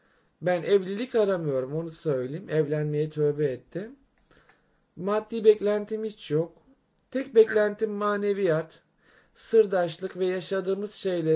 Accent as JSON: {"language": "Turkish", "region": "İzmir", "country": "Turkey", "tie": "born or raised there", "lives_now": "Istanbul, Turkey", "said": "İzmir'de doğup büyüdüm, Karşıyaka Şemikler'de."}